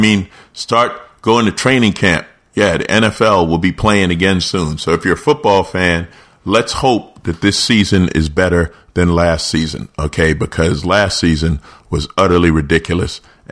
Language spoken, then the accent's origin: English; New York, United States; You know, I'm a Clipper fan, but I grew up in New York. The Knicks were my team.